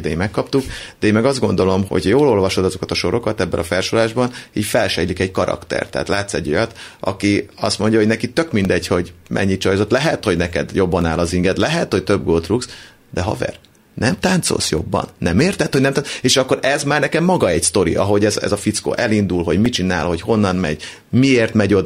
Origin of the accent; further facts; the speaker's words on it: Vojvodina, Serbia; Igen, a Vajdaságból jöttünk, de aztán kiderült, hogy igazából Makó mellől származunk